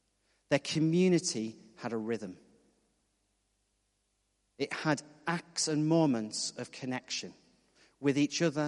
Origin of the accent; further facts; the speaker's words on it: Hartlepool, North East England, United Kingdom; you probably can't guess from my accent, but I'm from the northeast of England. And so was he. He was from Newcastle. I was from slightly further south in Hartlepool.